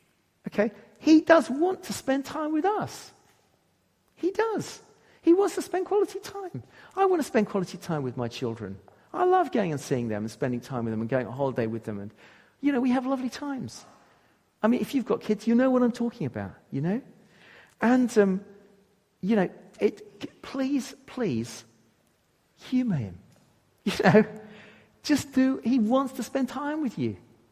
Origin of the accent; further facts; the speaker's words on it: England, United Kingdom; I'm too introvert. I'm too restrained. I'm too logical. I'm too English. I'm too reserved.